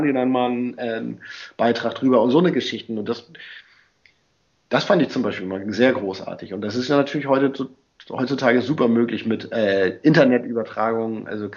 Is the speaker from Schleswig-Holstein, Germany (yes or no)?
yes; Schleswig-Holstein, Germany; ich komme aus einem Landstrich, in dem Radio quasi durchaus als Bestrafung angesehen werden kann. Bei uns in Schleswig-Holstein gibt es NDR 2